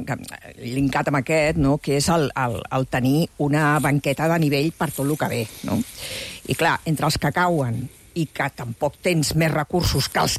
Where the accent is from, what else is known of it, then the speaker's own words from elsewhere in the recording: Catalonia, Spain; Com a bona catalana sóc prudent